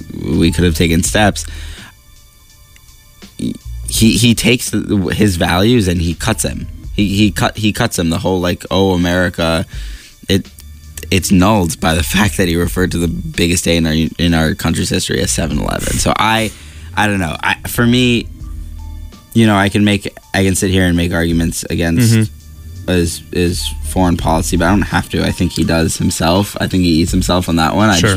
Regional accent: New York City, New York, United States; Obviously, I'm from New York, for those of you who don't know, which would be everyone listening. I'm from New York City.

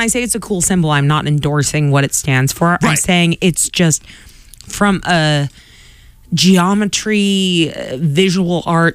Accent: Quincy, United States; I grew up in Quincy.

